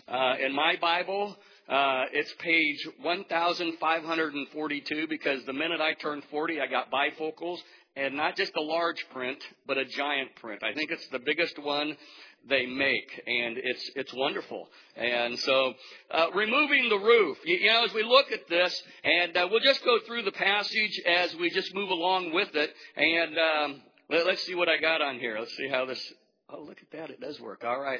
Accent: Lincoln, Nebraska, United States; No, I'm from Lincoln, Nebraska. Yeah, so I'm a huge Husker fan.

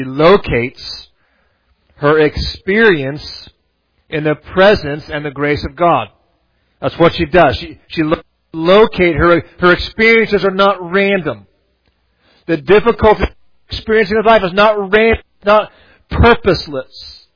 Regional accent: San Diego, California, United States; I'm from the beach. I grew up in San Diego.

